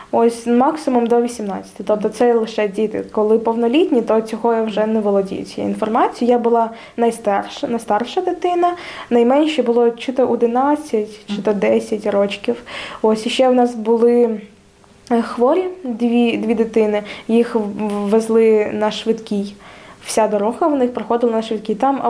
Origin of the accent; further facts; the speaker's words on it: Crimea, Ukraine; Я народилась в Криму